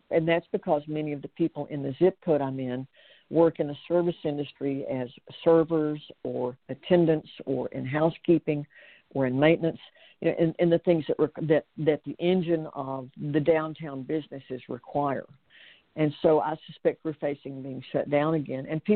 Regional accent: United States; And that's not a country I grew up in, nor is a country that I'm comfortable in at this time.

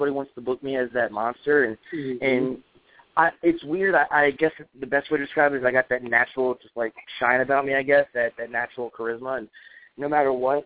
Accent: Maryland, United States; I grew up in outside Baltimore, Maryland, so all I got was Fed TV

